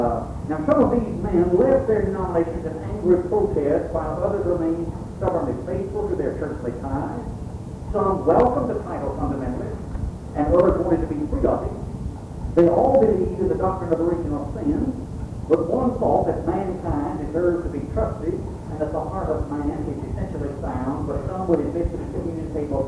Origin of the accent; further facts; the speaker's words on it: Texas, United States; I can speak with some authority here, because when I was a boy growing up in Texas, he did his time at First Baptist Church in Fort Worth.